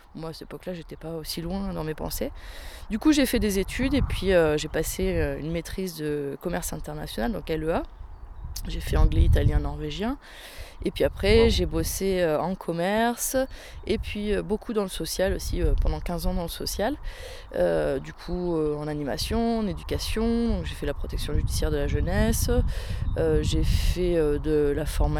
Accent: Normandy, France; j'étais de famille agricole quand j'étais petite, en Normandie. J'ai passé toutes mes enfances à la ferme.

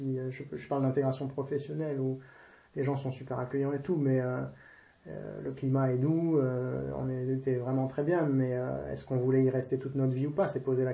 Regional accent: France; je suis français, mais je représentais la Belgique, puisque j'avais fait mon doctorat en Belgique.

